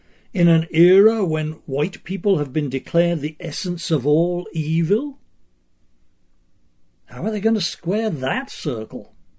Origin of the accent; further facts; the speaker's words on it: Northampton, East Midlands, United Kingdom; My hometown, Northampton, is a sleepy provincial place in the English Midlands.